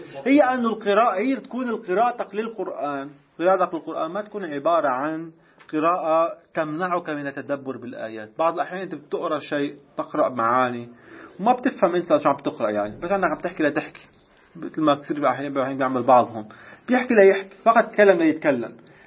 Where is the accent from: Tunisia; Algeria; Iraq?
Iraq; Baghdad, Baghdad Governorate; أنا خطيب بغدادي أنا.